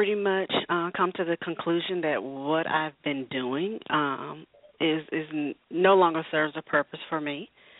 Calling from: Georgia, United States; I am calling from Georgia.

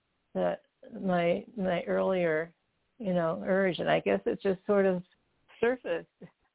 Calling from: Burlington, Vermont, United States; I'm in Burlington, Vermont.

